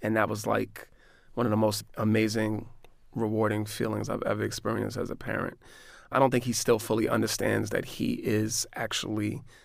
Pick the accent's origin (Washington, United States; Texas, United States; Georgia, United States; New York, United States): New York, United States; Even though I'm from New York, I was a troubled student and got in a lot of trouble in school as well.